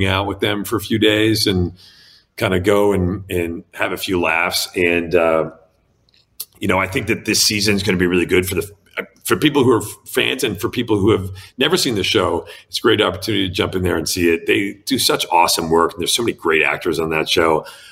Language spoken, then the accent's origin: English; Canada; being Canadian just gives you a little bit of a different perspective, you know, which is, but again, I don't know if it's being Canadian or just being, you know, where I'm from